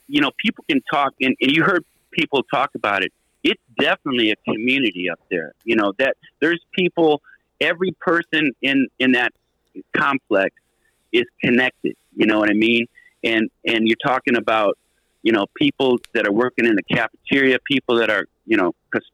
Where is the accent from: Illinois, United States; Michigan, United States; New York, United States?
Michigan, United States; my friend who I'd worked for in Congress was going to run for governor of Michigan, my home state.